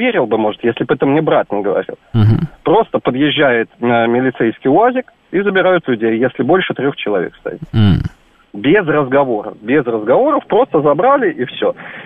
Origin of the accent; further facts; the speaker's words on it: Belarus; now in Russia; Ну, он живет в Беларуси, я сам белорус, давно уже живу в России, я вам рассказывал.